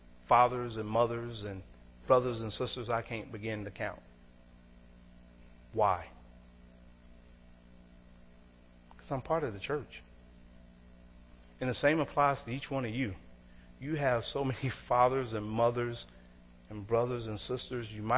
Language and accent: English; Paducah, Kentucky, United States; We were traveling back to my hometown, Paducah, Kentucky